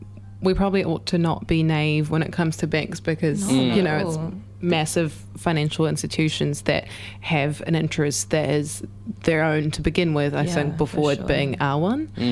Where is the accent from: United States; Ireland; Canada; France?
France; So I'm European. I come from France.